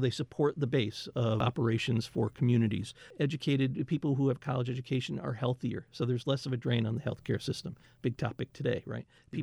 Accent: Lee, Massachusetts, United States; I grew up in Lee, Mass, and I knew the institution as North Adams State College at the time, a very different place. And then I left the Berkshires for about a 30-year period to start my career.

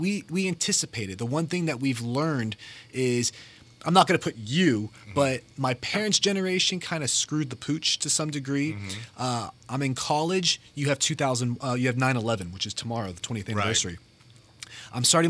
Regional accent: Las Vegas, Nevada, United States; I'm from Vegas, and restaurants change every 3 to 5 years.

